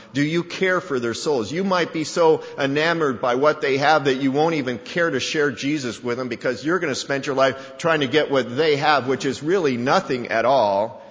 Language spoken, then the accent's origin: English; Colorado, United States; Growing up in Colorado, we'd see meadows up in the highlands of the Rocky Mountains